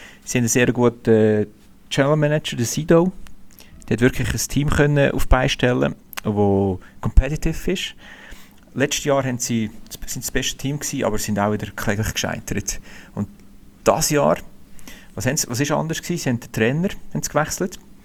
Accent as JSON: {"language": "German", "country": "Switzerland", "said": "von mir als Schweizer."}